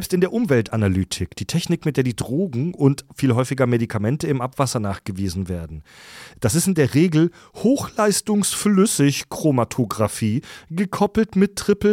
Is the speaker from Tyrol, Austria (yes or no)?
no; Salzburg, Austria; ich bin 23 Jahre alt. Tagsüber bin ich als Projektleiter im Hotelbau in ganz Zentraleuropa unterwegs. Nachts bin ich freiwilliger Rettungssanitäter in meinem Heimatort, eine Stadt in Salzburg, Österreich.